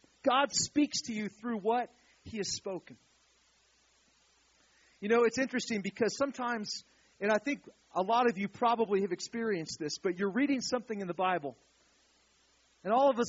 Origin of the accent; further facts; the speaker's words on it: California, United States; I'm from California, man. We eat salads and stuff.